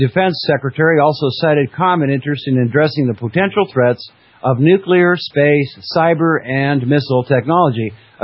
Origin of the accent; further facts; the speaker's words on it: Fairbanks, Alaska, United States; when I was very young, traveled up to my hometown, Fairbanks, Alaska, and spent the summer working in a geological engineering office